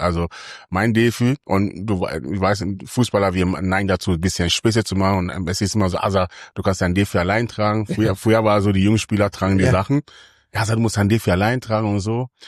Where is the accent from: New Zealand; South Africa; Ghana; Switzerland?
Ghana; now in Germany; Ich bin in Ghana geboren, bin in Ghana aufgewachsen, bis ich jung bin ich nach Deutschland gekommen.